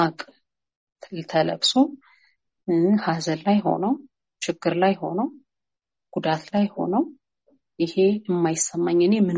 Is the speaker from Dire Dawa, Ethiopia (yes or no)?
no; Debre Birhan, Amhara, Ethiopia; ለምሳሌ ደብረ ብርሃን ያ እንግዲህ እድገቴን ነው፣